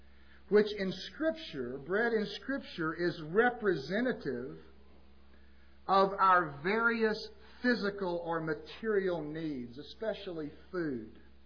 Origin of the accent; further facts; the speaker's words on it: Austin, Texas, United States; When I was growing up in Austin, Texas, there was a large commercial bakery not too far from where we lived.